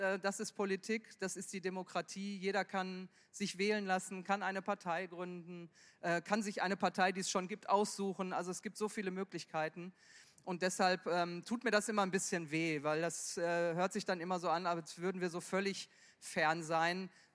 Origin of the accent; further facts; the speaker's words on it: Duisburg, North Rhine-Westphalia, Germany; ich kriege den Satz selbst in meiner Heimatstadt Duisburg zu hören